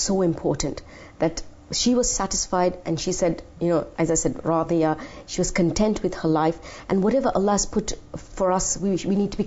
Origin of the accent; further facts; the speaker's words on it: United Kingdom; So if I may say, I'm a British Western woman, but a Muslim woman.